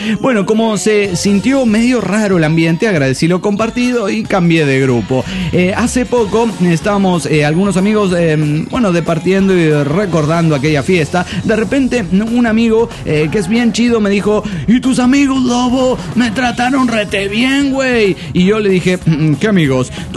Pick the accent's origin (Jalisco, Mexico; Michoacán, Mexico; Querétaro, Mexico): Jalisco, Mexico; Guadalajara; de Guadalajara, Jalisco, México.